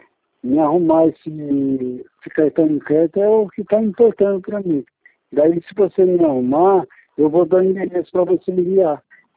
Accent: Aparecida, São Paulo, Brazil; Sou de Aparecida do Norte.

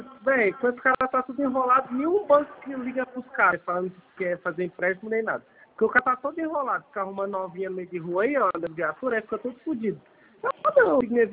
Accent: São Paulo, Brazil; A gente é aqui de São Paulo, é pertinho um do outro.

